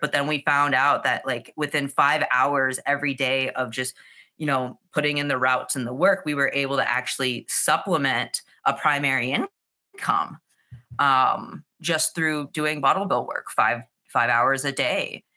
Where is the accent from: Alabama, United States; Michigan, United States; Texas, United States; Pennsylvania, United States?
Texas, United States; now in New York, United States; when I first moved to New York, so I've been in the city for about 3 years and I came from Texas.